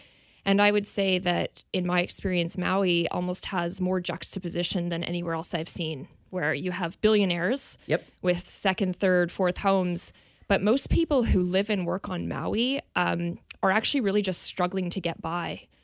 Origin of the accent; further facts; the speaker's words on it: Western Canada, Canada; now in United States; And I've only lived in Hawaii for 2.5 years. I come from Western Canada.